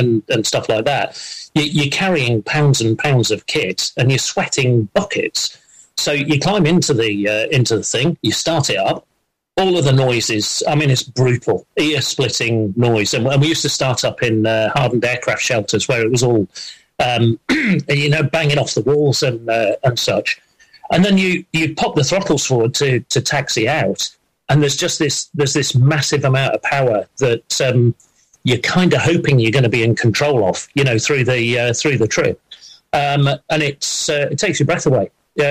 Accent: Yorkshire and the Humber, United Kingdom; growing up in North Yorkshire in the 1970s

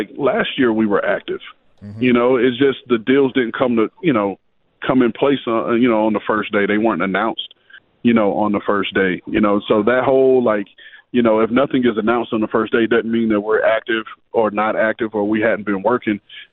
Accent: Key West, Florida, United States; the Key West High School you drove by is not the Key West High School I went

